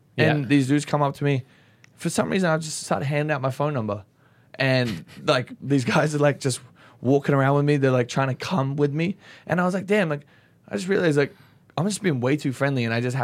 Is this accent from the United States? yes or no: no; Australia; I'm Australian.